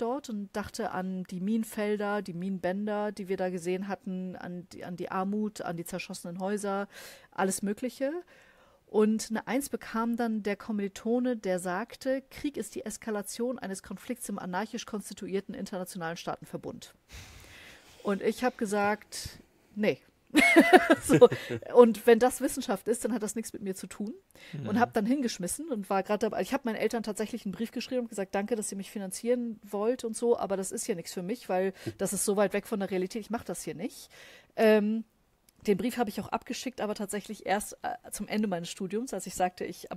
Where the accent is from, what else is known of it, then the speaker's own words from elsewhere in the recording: Schleswig-Holstein, Germany; Ich komme aus Schleswig-Holstein.